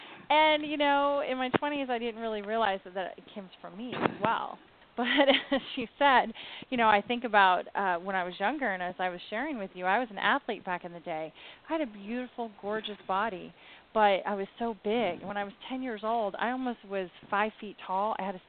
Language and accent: English; San Diego, California, United States; when I grew up here in California, in San Diego, everyone was like a size 0, size 5.